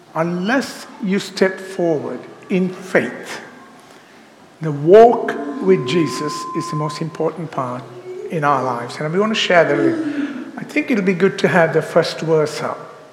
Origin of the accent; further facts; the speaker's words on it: England, United Kingdom; my family came from Sri Lanka. We grew up in England.